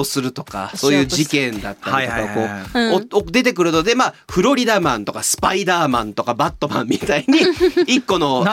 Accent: California, United States; カリフォルニア出身なので。

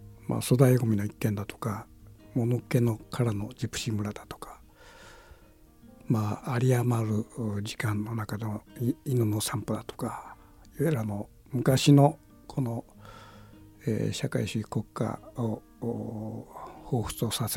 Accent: Kitakyushu, Fukuoka, Japan; で僕は北九州の門司港の出身なんだけども子どものそうねあの幼稚園前くらいまでは木炭自動車走ってたかな。

